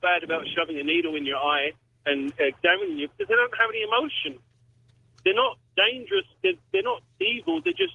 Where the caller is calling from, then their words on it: Saskatchewan, Canada; I'm calling from Saskatchewan, Canada.